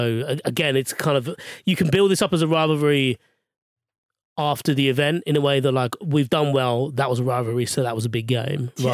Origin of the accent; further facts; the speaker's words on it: Australia; I've never had to prove my Australianness to anyone, and I'm not going to start.